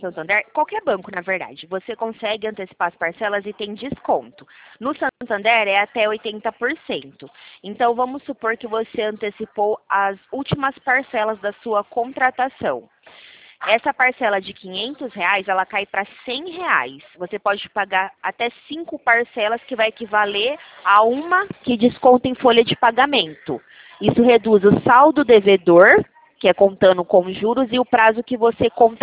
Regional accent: São Paulo, Brazil; accent: São Paulo; É São Paulo, tá? Como você pode ver, meu sotaque, né?

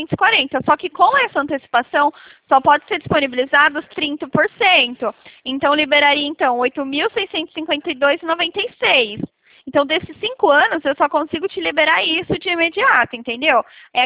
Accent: Americana, São Paulo, Brazil; Não, eu sou aqui de Americana.

